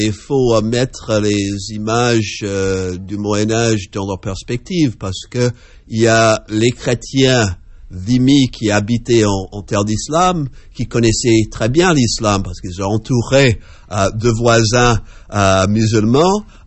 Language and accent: French; United States; French is a second language; now in Nantes, France; À l'origine, je suis des États-Unis. Je suis arrivé à l'Université de Nantes il y a une vingtaine d'années.